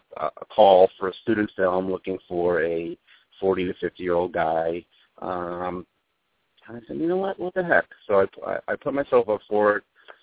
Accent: New York, United States; I grew up in New York.

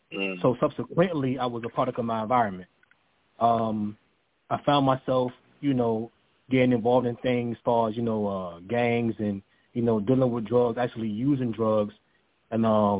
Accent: Norfolk, Virginia, United States; I'm from Norfolk, Virginia. Raised in Norfolk, Virginia, by the way.

